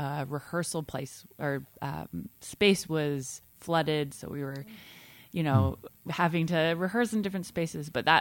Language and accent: English; Vancouver, Washington, United States; also born or lived in Indiana; And I'm a Pacific Northwest native. I'm from the Portland area, grew up just a little north of Portland in Vancouver, Washington.